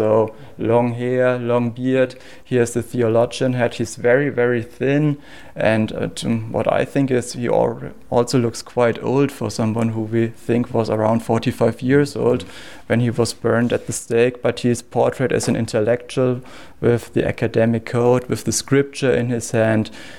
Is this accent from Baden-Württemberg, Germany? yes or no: no; Weissenburg, Bavaria, Germany; I always get a little bit nostalgic when I walk here along because this here is my hometown.